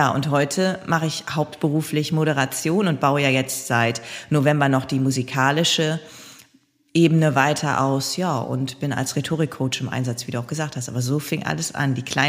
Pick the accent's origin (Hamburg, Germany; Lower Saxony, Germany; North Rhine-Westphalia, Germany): Lower Saxony, Germany; Ostfriesland, wo ich herkomme